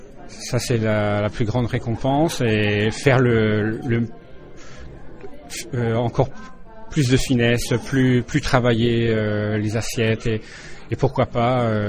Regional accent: Normandy, France; De Normandie, près du Mont-Saint-Michel, donc une région où il y a des bons produits au niveau poisson, coquillage, les produits laitiers

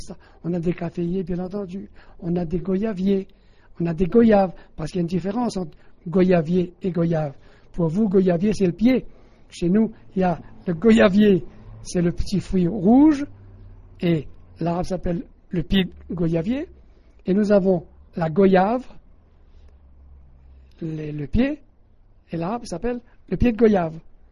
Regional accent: Le Tampon, Réunion; tout en étant au Tampon et dans les environs. Je n'ai jamais pratiquement quitté la Réunion. Si j'ai quitté la Réunion seulement pour mon service militaire

